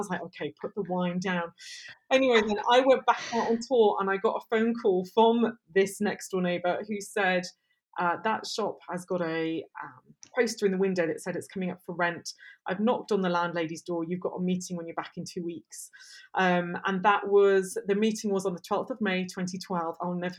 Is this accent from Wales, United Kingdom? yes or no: yes; Aberystwyth, Wales, United Kingdom; And I'm from Aberystwyth originally, and I'm a proud farmer's daughter.